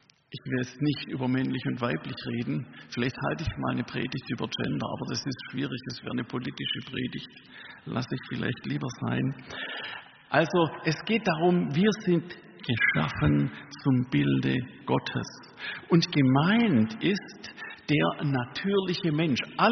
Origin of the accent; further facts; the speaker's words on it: Baden-Württemberg, Germany; Nun sage ich das als Schwabe, und die Schwaben, die haben ja ein Problem.